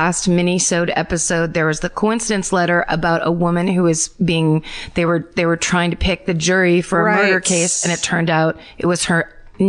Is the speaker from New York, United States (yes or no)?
no; Illinois, United States; My hometown murder happened in 1994 in a western suburb of Chicago when I was 10 years old.